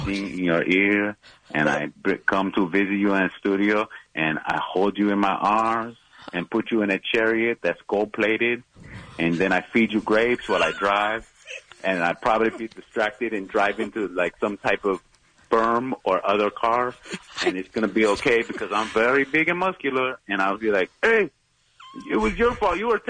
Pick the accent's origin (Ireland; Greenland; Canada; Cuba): Cuba; now in United States; Have I ever mentioned that growing up in Castro's Cuba was not fun?